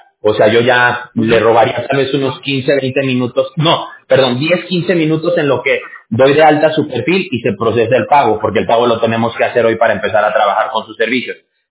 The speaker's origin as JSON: {"language": "Spanish", "country": "Mexico", "tie": "born or raised there", "moved": "yes", "lives_now": "United States", "said": "yo soy mexicano, yo no soy ni siquiera de aquí de California. Yo viví la mayoría de mi vida allá en México"}